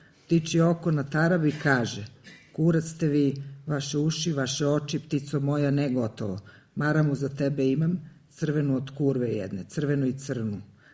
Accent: Belgrade, Serbia; odrasla sam na Novom Beogradu, onda sam otišla na Đeram pijacu, pa sam se opet vratila na Novi Beograd. Vrlo verovatno ću tu i ostati do samog kraja.

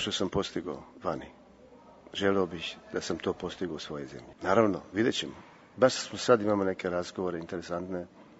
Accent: Serbia; now in Berlin, Germany; znam da je teško u ovo vreme biti Srbin u Berlinu, u Nemačkoj

